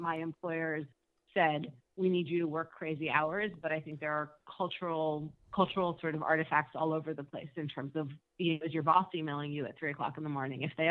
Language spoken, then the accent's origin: English; United States; I grew up in the States and I'm American, but I was taking mat leave in Canada